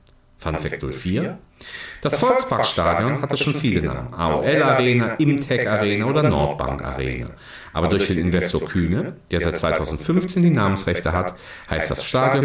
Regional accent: Warburg, North Rhine-Westphalia, Germany; Der Kapitän von Hamburg, Sebastian Schonlau, kommt aus meiner Heimat Warburg

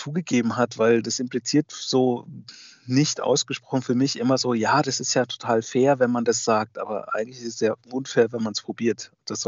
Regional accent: Soest, North Rhine-Westphalia, Germany; born there; ich bin gebürtiger Soester

